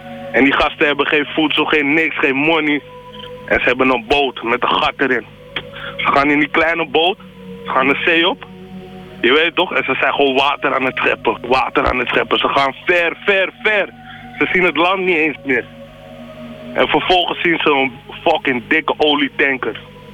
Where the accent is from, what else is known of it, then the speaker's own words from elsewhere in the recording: Amsterdam, North Holland, Netherlands; We zijn piraten in Hilversum, we komen uit de Bijlmer.